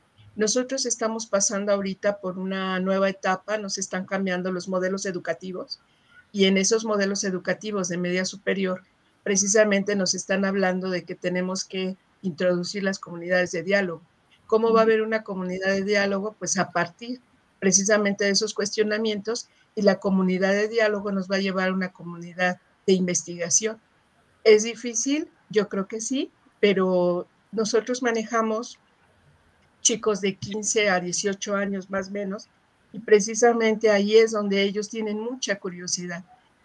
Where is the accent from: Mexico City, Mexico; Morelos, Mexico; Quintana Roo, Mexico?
Mexico City, Mexico; de la Ciudad de México